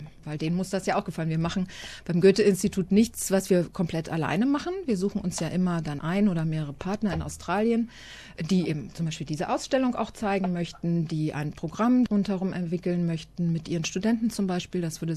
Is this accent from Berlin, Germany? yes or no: yes; Berlin, Germany; was ich als Berlinerin natürlich sehr schön finde.